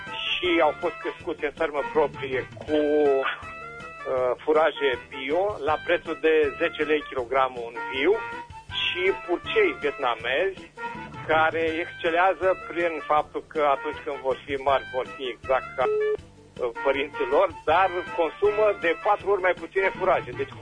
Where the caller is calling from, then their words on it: Berzovia, Caraș-Severin, Romania; din Berzovia